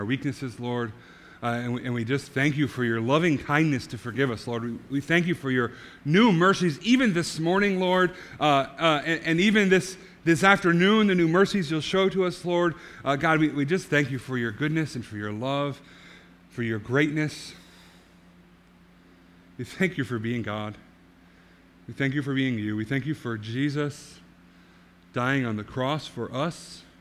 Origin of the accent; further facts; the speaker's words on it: Canada; I'm from the Great White North, where no one really cares about football. We care about hockey.